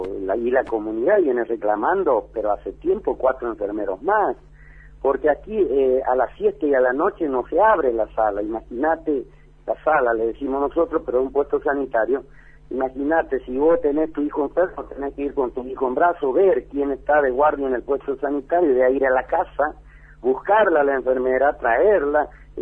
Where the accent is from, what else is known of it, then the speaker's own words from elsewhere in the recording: Río Muerto, Chaco, Argentina; soy nacido y criado aquí en Río Muerto.